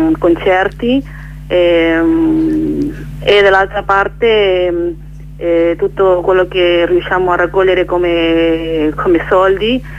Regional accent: Chile; io particolarmente perché io sono cilena

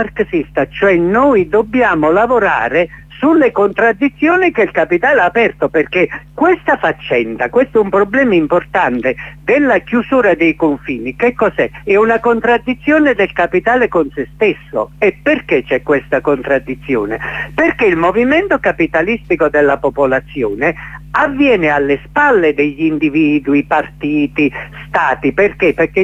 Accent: Southern Italy, Italy; Io mi ricordo dal mio paese del profondo sud, quando negli anni 50 si emigrava, portavi il mestiere fuori.

